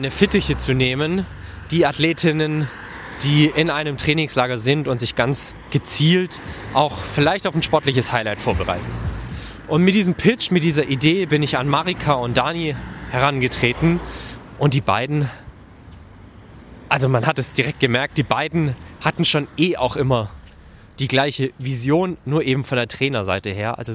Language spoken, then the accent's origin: German; Herrenberg, Baden-Württemberg, Germany; ich nehme hier mitten auf der Straße auf und gehe durch meine Heimatstadt Herrenberg